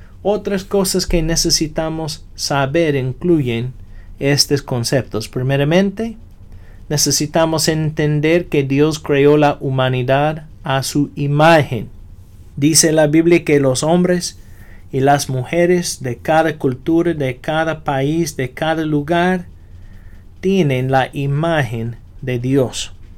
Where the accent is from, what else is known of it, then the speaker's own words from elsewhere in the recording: United States; yo soy de los Estados Unidos, y cuando voy a otros países, mi meta no debe ser para instruir a las personas cómo vivir como las personas en los Estados Unidos viven